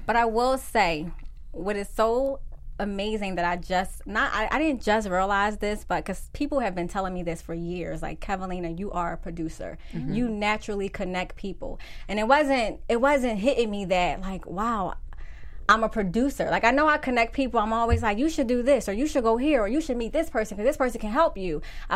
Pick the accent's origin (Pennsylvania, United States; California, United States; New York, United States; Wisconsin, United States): Pennsylvania, United States; we're from Pennsylvania, so you go into a place like Upper Darby